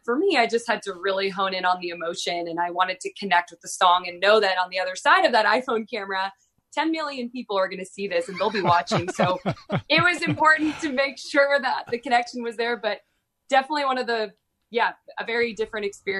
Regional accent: Danville, United States; So I was so close to my hometown in Danville. I wanted to see my family.

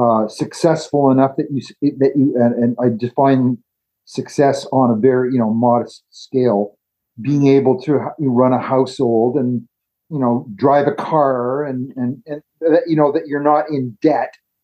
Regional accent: Ottawa, Ontario, Canada; also born or lived in Toronto; That's where I'm from Toronto, but I grew up in Ottawa.

